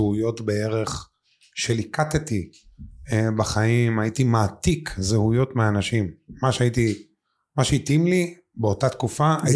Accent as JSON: {"language": "Hebrew", "town": "Bat Yam", "region": "Tel Aviv District", "country": "Israel", "tie": "born or raised there", "said": "כן, גדלתי בבת ים כל שנות ילדותי. הייתי ילד שמח."}